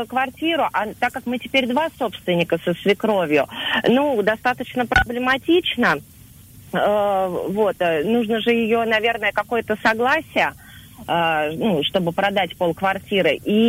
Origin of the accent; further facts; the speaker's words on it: Moscow, Russia; мне 35 лет, я из Москвы.